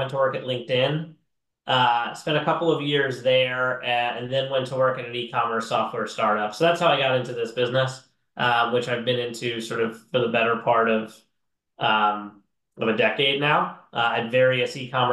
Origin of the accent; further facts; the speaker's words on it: Long Beach, New York, United States; So I moved around a bit as a kid, but I would say I grew up most formatively in a town called Long Beach on Long Island, a little kind of fishing and bar town